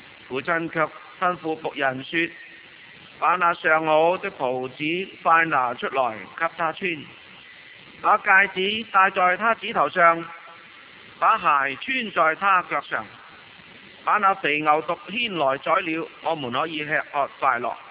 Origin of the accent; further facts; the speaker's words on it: Guangdong, China; accent: Cantonese; 我哋广东话话有句啊，你要醒目啲啊